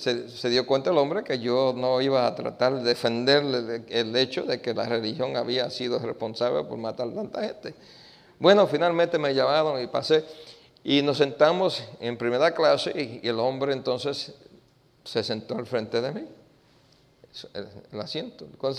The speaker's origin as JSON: {"language": "Spanish", "region": "New York", "country": "United States", "tie": "born or raised there", "said": "Yo me crié en Nueva York. Y criándome en Nueva York, me crié en pandillas"}